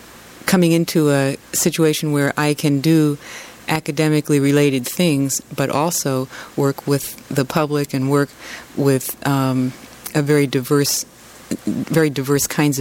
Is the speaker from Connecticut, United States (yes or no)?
yes; New Haven, Connecticut, United States; out from New Haven some. And my dad teaches, he's a professor of linguistics at Yale University. So I grew up in the Ivy League university scene